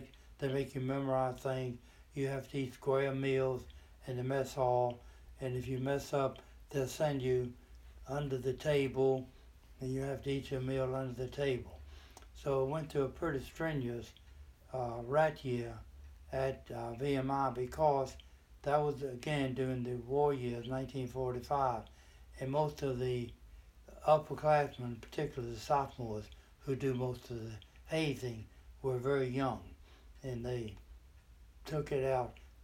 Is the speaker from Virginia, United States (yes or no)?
yes; Hopewell, Virginia, United States; I grew up in Hopewell, Virginia, right near a place called, in those days, Camp Lee, which was an Army post.